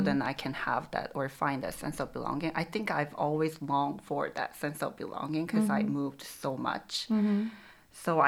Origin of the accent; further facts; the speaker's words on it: Thailand; also born or lived in United States; I grew up as a third culture kid, living in Thailand, growing up in Thailand as a Korean. Mm-hmm. And I also lived in four different states in the U.S. So I've moved like quite frequently.